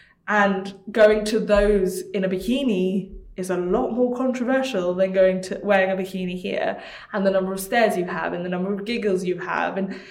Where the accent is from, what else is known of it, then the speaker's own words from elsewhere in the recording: Hong Kong; born there; I use the term British because I was born in Hong Kong, which is the term you use out there